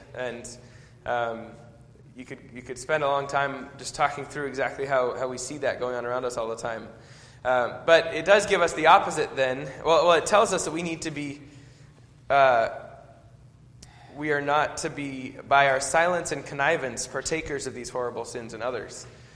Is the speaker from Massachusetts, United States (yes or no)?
yes; Boston, Massachusetts, United States; when I was growing up in Boston